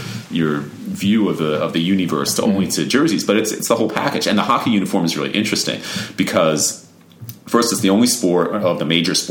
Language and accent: English; Long Island, New York, United States; Even though I grew up on Long Island, I was already a Rangers fan like a year before the Islanders existed.